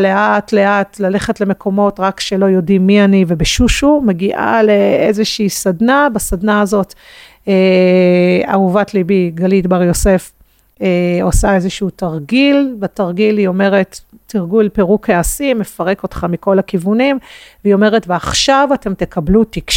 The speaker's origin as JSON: {"language": "Hebrew", "region": "Central District", "country": "Israel", "tie": "born there", "said": "לא נולדתי במקום המאפשר של זה. נולדתי להורים מאוד קונבנציונליים, במושב מאוד במרכז הארץ."}